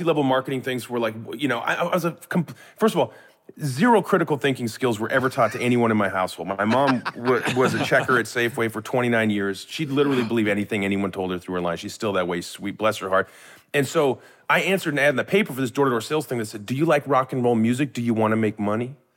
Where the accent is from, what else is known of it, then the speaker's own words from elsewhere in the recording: Lake Stevens, Washington, United States; No. I grew up in a town called Lake Stevens, Washington State.